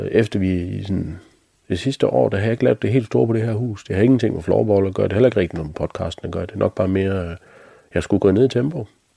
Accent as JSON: {"language": "Danish", "region": "Jutland", "country": "Denmark", "said": "Jeg er jo jyde, så lige snart man kører over broen, så er man jo i København"}